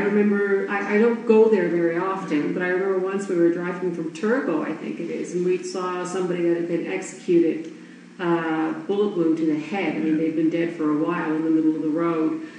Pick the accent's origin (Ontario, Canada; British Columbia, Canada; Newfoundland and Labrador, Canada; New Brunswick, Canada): Newfoundland and Labrador, Canada; I mean, I'm a kid from Newfoundland, what did I know, right?